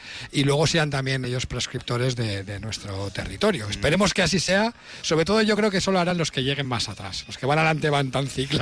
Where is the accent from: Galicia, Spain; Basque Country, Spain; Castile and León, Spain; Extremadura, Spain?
Basque Country, Spain; Vitoria; A ver, que somos de Vitoria, estamos cansados